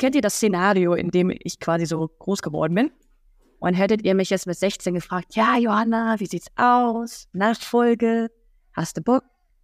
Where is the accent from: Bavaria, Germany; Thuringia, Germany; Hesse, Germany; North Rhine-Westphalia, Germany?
Hesse, Germany; Korbach; ich komme ja aus der Metropole Korbach